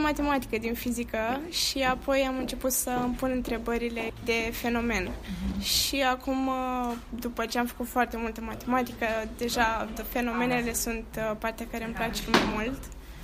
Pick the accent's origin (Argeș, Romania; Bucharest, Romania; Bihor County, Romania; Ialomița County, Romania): Ialomița County, Romania; Slobozia; Eu nu sunt din București, eu sunt din Slobozia